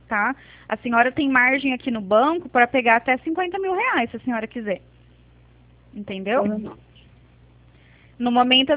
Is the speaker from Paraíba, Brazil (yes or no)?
no; Presidente Prudente, São Paulo, Brazil; Eu sou de Presidente Prudente